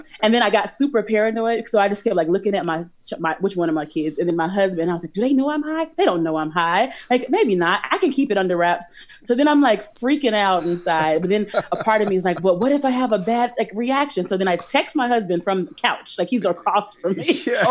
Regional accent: Chicago, Illinois, United States; And I am from Chicago. And if you're from Chicago, you know Garrett's popcorn.

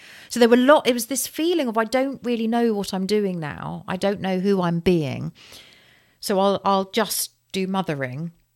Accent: London, United Kingdom; I'm such a Londoner through and through.

